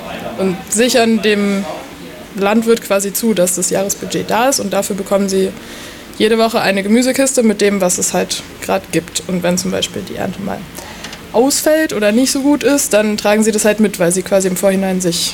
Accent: Berlin, Germany; aber ich bin halt in Berlin aufgewachsen

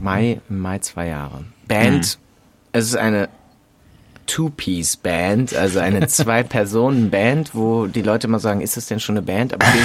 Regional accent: Cologne, North Rhine-Westphalia, Germany; in Köln bin ich aufgewachsen und in der Nähe von, in Köln bin ich geboren, in der Nähe von Köln aufgewachsen.

